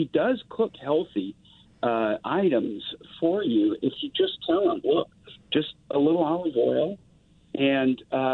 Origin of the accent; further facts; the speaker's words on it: New Orleans, Louisiana, United States; now in Seattle, United States; I'm from New Orleans, but living in Seattle